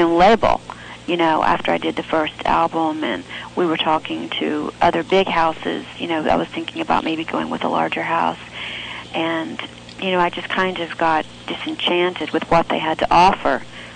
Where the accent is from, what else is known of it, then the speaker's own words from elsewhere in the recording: Atlanta, Georgia, United States; You know, I grew up in Atlanta, Georgia, and music was very important in our household.